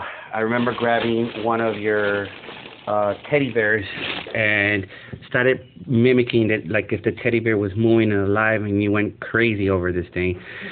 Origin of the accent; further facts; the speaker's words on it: Managua, Nicaragua; I was born in Managua, Nicaragua. As a child, I remember growing up through a torn country.